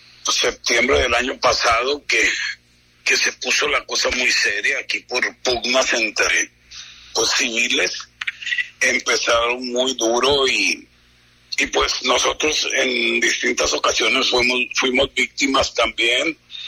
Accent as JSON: {"language": "Spanish", "town": "Culiacán", "region": "Sinaloa", "country": "Mexico", "said": "yo soy de aquí de Culiacán y todo el equipo es culichi 100%, y pues uno mal que bien pues quiere su tierra."}